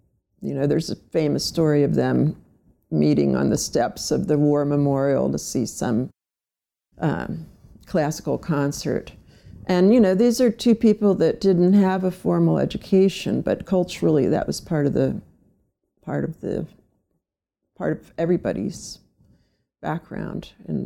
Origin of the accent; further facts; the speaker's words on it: Trenton, New Jersey, United States; born there; Well, I was born in Trenton, New Jersey. I come from an immigrant family.